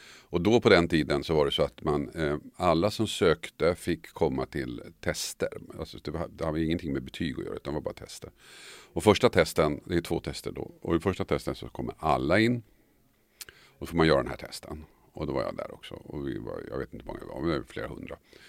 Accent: Södertälje, Stockholm County, Sweden; born there; Jag är då född i Södertälje. Mina föräldrar flyttade från Finland dit.

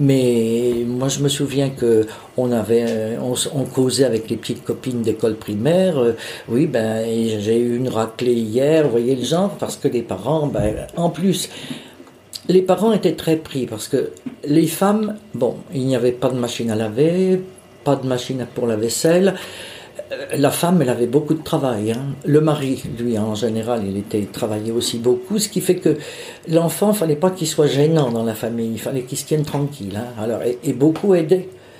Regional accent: Bourges, Centre-Val de Loire, France; also born or lived in Charleville-Mézières; Je suis née à Mézières-Charleville, dans les Ardennes. Mais je n'y ai pas vécu parce que quand j'ai eu 3 ans, mes parents ont déménagé, sont venus s'installer dans le Berry. Ils sont venus à Bourges.

